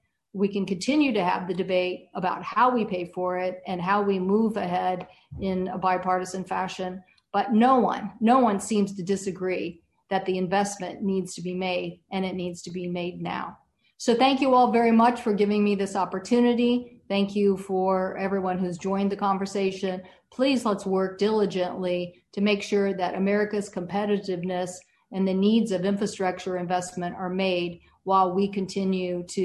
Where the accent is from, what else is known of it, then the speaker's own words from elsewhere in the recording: Edmonds, Washington, United States; I know for us in my hometown of Edmonds, Washington, our waterfront can sometimes be backed up for hours a day.